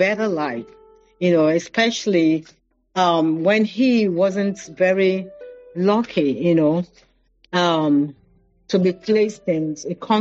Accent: Lagos, Nigeria; So we were born and raised in Lagos. And everything I really did, you know, until I had to travel out was in Lagos, until I had to go for my service outside Lagos.

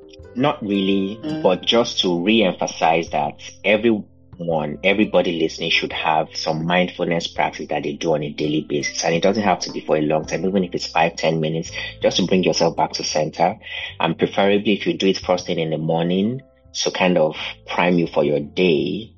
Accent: Nigeria; now in United States; how things were when I grew up in Nigeria. The fruits are delicious. They're not like the fruits I get up here in Minnesota

